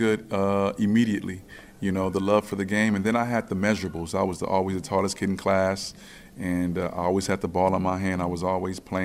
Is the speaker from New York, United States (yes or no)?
no; Los Angeles, California, United States; I'm from Los Angeles, California, and that's the organization that I played for